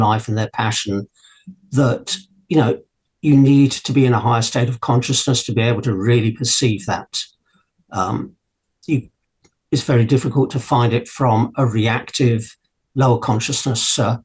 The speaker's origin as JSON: {"language": "English", "town": "Brighton", "region": "South East England", "country": "United Kingdom", "tie": "born there", "said": "I was born in Brighton General Hospital in the UK."}